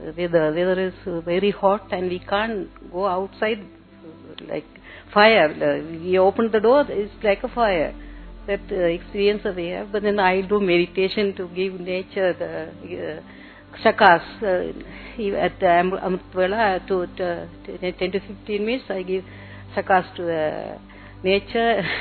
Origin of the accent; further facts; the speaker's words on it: Sri Lanka; English is a second language; And I am from Sri Lanka.